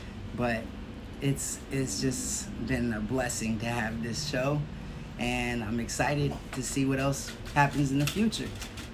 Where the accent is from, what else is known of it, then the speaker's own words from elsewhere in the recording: Beverly Hills, California, United States; I'm from Los Angeles, Beverly Hills, California.